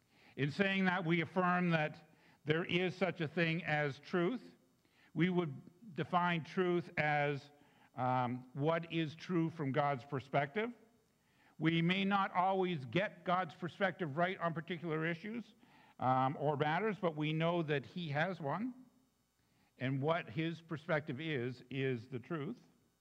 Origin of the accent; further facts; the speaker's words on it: Canada; Being Canadian means living in a way where we get along with each other, even if we don't believe the same thing.